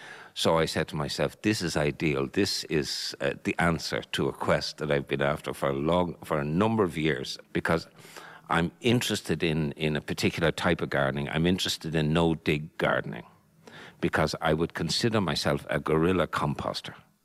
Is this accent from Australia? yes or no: no; Ballybough, Leinster, Ireland; I'm from Ballybock.